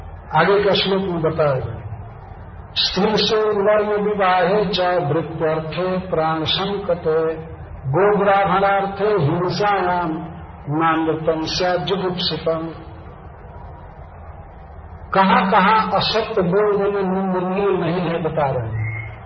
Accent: India; और हम इंडियन लोगों के लिए कुछ नई चीज है

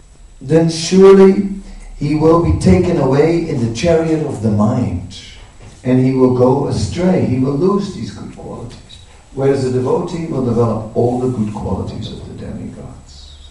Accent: Netherlands; English is a second language; So see, I'm Dutch, and therefore it's different for me.

